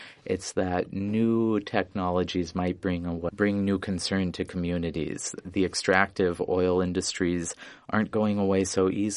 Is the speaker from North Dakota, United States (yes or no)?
yes; North Dakota, United States; I'm originally from Western North Dakota, and I've spent much time now living and writing in the Bakken oil boom